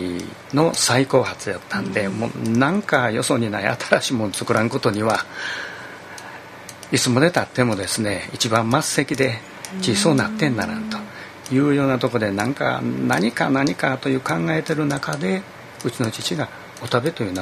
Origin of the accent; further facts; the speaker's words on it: Osaka, Japan; accent: Osaka dialect; その大阪弁ね、僕らも東京行ったら結構大阪弁で使って話してること多かったんちゃうかな